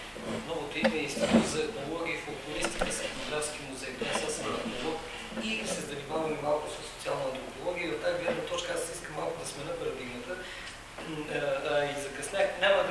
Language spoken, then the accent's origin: Bulgarian; Pernik, Pernik Province, Bulgaria; Аз съм родом от Перник и съм расъл близо до границата с бивша Югославия.